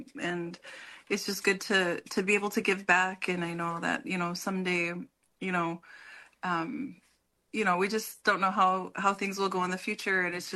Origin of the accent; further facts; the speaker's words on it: North Dakota, United States; I'm from the Mandan, Hidatsa, and Arikara Nation. My dad is Chiricahua Apache, but, you know, it's been good. It's beautiful to be along the river. You know, we are from the Missouri River